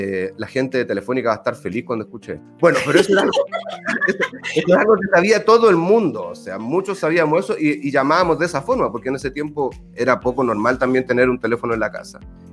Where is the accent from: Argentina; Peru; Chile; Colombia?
Chile; Tocopilla, Antofagasta; yo estudié en Tocopilla. Yo soy de Tocopilla.